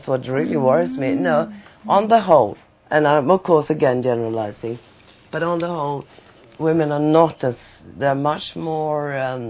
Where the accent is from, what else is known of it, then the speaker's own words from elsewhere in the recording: Sweden; moved away as an adult; also born or lived in England / America; because I was born in Sweden. I was there for the first 24 years of my life.